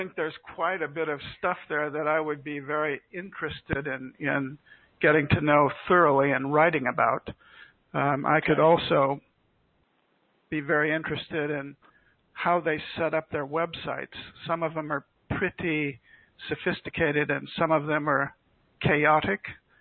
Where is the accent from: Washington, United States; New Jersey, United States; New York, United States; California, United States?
Washington, United States; Seattle; having a 200 or so history where I grew up in Seattle, Washington.